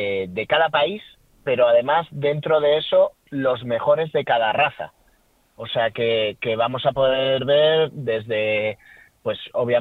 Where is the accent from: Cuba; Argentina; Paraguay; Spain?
Spain; Basque Country; poder hacerlo pues en Euskadi, en mi tierra.